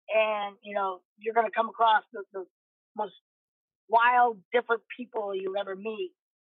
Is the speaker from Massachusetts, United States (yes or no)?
no; Detroit, Michigan, United States; because I'm from Detroit, so I, you know, swear words kind of slip out of my mouth a little bit.